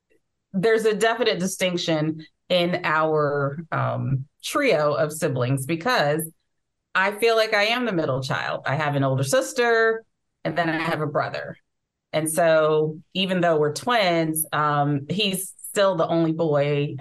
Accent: Staten Island, New York, United States; also born or lived in Midwest; Originally from the Midwest, but raised in Staten Island, New York during my formative years.

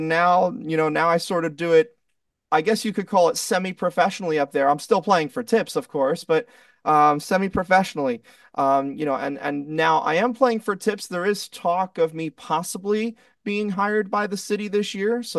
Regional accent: Egg Harbor Township, New Jersey, United States; Yeah, I'm from Egg Harbor Township, so I play in the general Atlantic City, Ocean City area down here.

